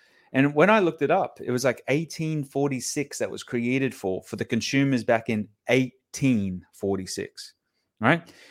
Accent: Australia; because like I'm an Australian guy. I like it simple. I like my beer and my shrimp on the barbie, right?

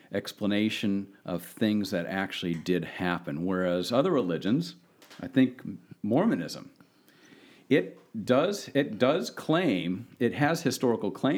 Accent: St. Louis, Missouri, United States; Every time I flew in and out of there growing up in St. Louis, always get into conversation with him.

